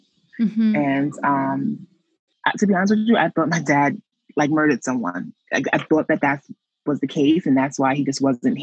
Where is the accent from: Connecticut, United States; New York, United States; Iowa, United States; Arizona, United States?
New York, United States; Brooklyn; I'm coming from Brooklyn, so we're traveling upstate.